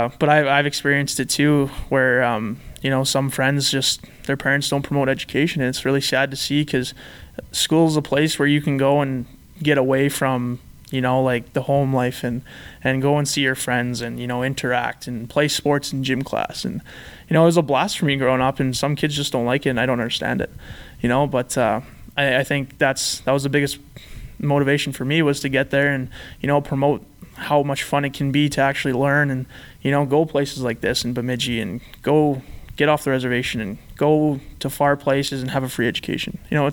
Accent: Canada; because I'm from Canada, so I'm not too familiar with how the community works or anything, and I'm just a freshman.

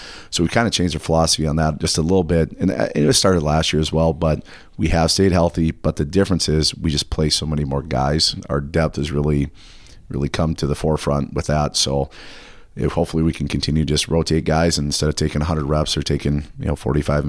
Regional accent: Iowa, United States; And, you know, I was from Iowa and had a lot of friends that played in it.

